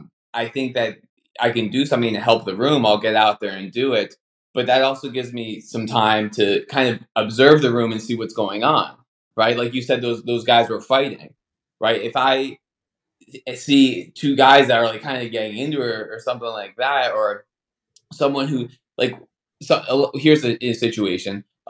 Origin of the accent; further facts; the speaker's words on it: New Jersey, United States; I grew up in one in New Jersey.